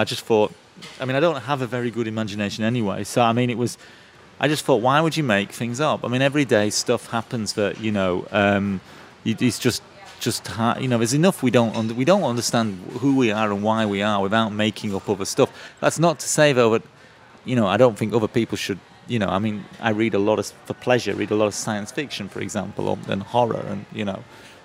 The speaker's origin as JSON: {"language": "English", "region": "Yorkshire and the Humber", "country": "United Kingdom", "tie": "born or raised there", "lives_now": "Japan", "said": "I was raised in West Yorkshire, which is not the most liberal place to be raised. And then I live in Japan, which, again, is not the most liberal place."}